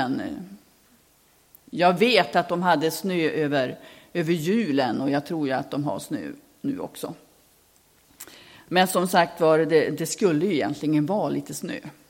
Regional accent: Robertsfors, Västerbotten County, Sweden; en skidtävling som var ett par mil söder då om Robertsfors där jag kommer ifrån.

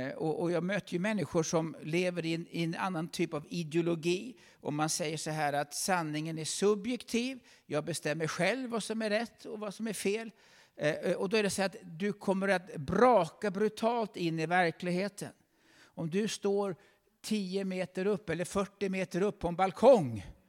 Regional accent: Sigtuna, Stockholm County, Sweden; Jag kommer från Sigtuna. Där har vi varmt.

